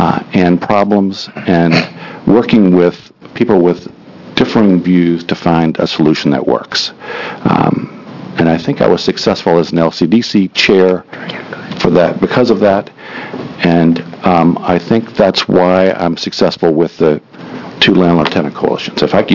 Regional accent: Virginia, United States; I grew up in Virginia.

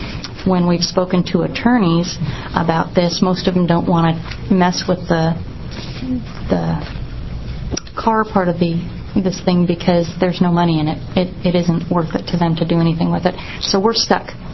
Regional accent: Oregon, United States; I'm from Clackamas County.

